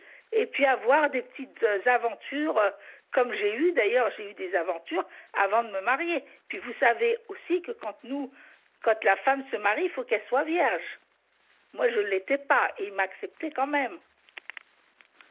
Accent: Algeria; parce que chez nous, en Algérie, enfin, dans le Maghreb

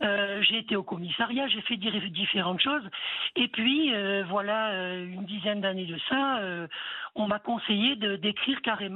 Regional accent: Port Lyautey, Rabat-Salé-Kénitra, Morocco; born there; Je suis née à Port-Lyoté, au Maroc.

